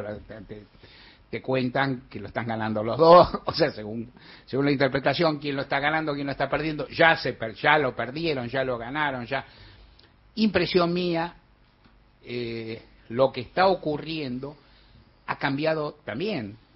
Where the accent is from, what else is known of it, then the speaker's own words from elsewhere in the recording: Buenos Aires, Argentina; yo nací acá, viví acá, soy más porteño que el Obelisco, pues estoy orgulloso.